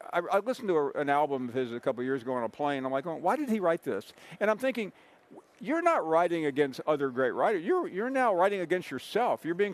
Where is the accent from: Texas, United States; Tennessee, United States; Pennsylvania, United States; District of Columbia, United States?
Tennessee, United States; Memphis; Yeah, I mean, I'm of the next group after him growing up in Memphis.